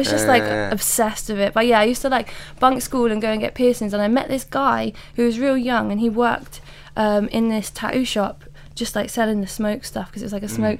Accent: Tooting, London, United Kingdom; accent: London; because I've grown up in like Tooting as well, so I've got like bits of, and I've lived in London for so long now, I've got bits of a London accent

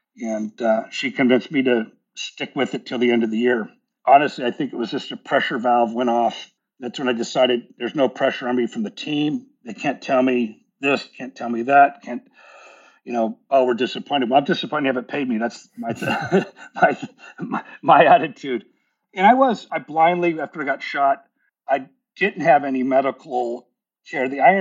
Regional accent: United States; But I didn't do that. As an American, I have to pay taxes everywhere.

